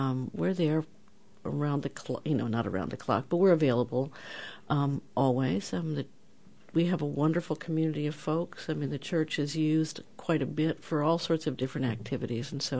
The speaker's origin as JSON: {"language": "English", "region": "New York", "country": "United States", "tie": "born or raised there", "also_born_or_lived": "New Jersey", "said": "So I was a brand new baby when they moved there, so I grew up in New York."}